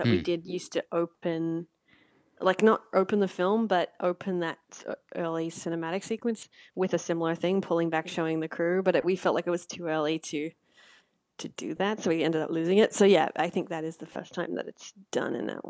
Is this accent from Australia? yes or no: yes; Australia; I think that was my fascination with it as an Australian I had this idea, like, as a kid, I would watch Full House and The Brady Bunch.